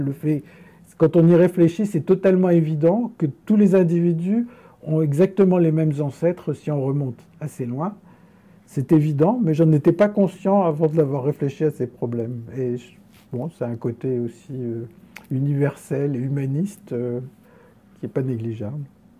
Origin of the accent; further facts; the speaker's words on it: Algeria; born there; je suis né en Algérie